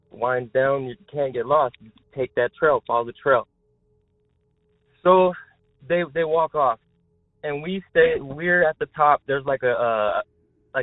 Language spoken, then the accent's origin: English; Texas, United States; I'm from Texas, and I've been here for 7 years